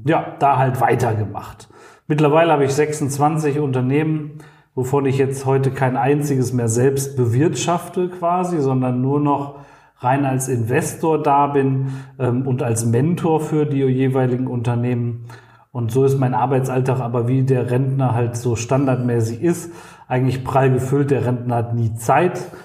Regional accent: Goch, North Rhine-Westphalia, Germany; Ich bin mit 16 Jahren gestartet, bin am Niederrhein geboren in Goch, kennt fast keiner, ist so nahe der niederländischen Grenze.

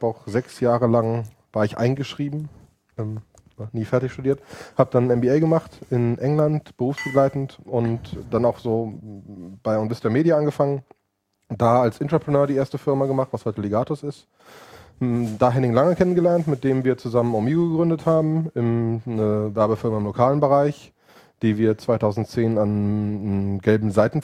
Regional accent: Cologne, North Rhine-Westphalia, Germany; Also ich bin Kölner, Familienvater, Serienunternehmer, wie man so schön sagt.

